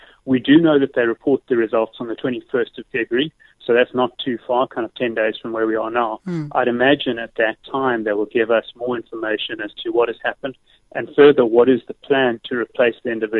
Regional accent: South Africa; a business that frankly has not performed as well as we as South African investors in Woolworths would have hoped

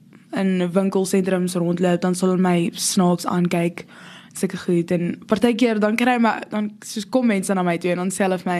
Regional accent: Pretoria, Gauteng, South Africa; Ek is gebore in Pretoria, ook hier so groot geword. Ek is in Afrikaanswer Meisieskool Pretoria. En ja, ek is matrikulant, so ek is 18.

